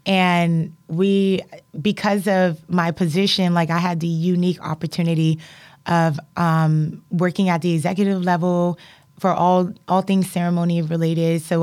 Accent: Lynchburg, Virginia, United States; You know, again, I come from Lynchburg, Virginia.

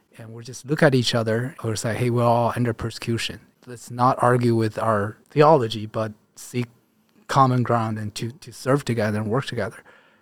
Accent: China; you know, I come from China and when I was a child. And so we experienced a lot of persecution.

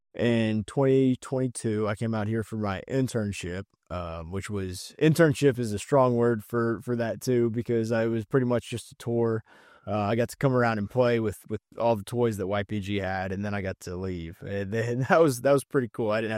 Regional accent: Knoxville, Tennessee, United States; now in Yuma, United States; We're from Tennessee, in the kind of suburban part, and living in Yuma looks a lot like how Knoxville, Tennessee, which is where we're from, looked whenever we were growing up.

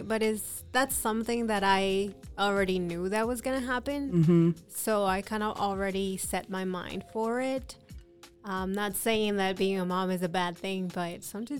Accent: Houston, Texas, United States; also born or lived in Mexico City, Mexico; Okay, so I am from Houston, Texas. I was raised in Texas, but I'm originally from Mexico City.

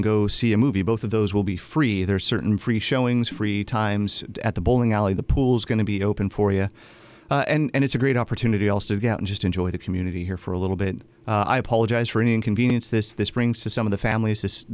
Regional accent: San Diego, California, United States; born there; San Diego is amazing. I was born in San Diego too.

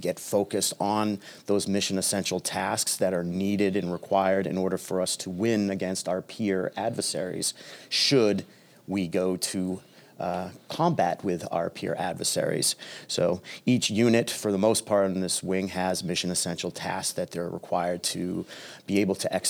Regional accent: Falmouth, Massachusetts, United States; And then I headed back to Falmouth, which was my hometown, hoping to find a place for me in the population.

